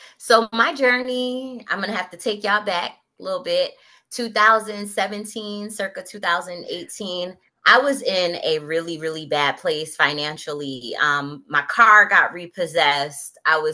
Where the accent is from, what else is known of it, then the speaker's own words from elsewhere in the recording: Plainfield, New Jersey, United States; Myself, I'm from Plainfield, New Jersey. So we weren't even far apart.